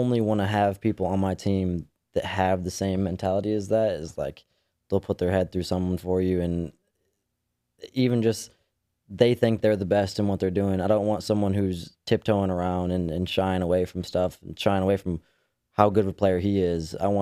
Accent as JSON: {"language": "English", "region": "Indiana", "country": "United States", "said": "so I'm from Indiana, and it is like a powerhouse of rugby."}